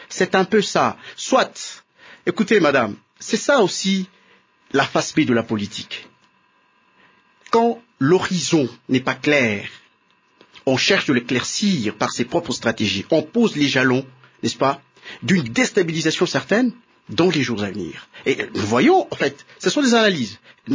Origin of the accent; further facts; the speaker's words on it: Lubumbashi, Haut-Katanga, DR Congo; Moi-même, je suis natif de Lubumbashi.